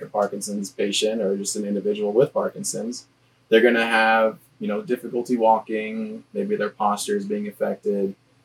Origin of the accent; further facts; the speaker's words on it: Omaha, Nebraska, United States; now in Tabor, United States; I'm from Omaha, but I'm living in Tabor right now.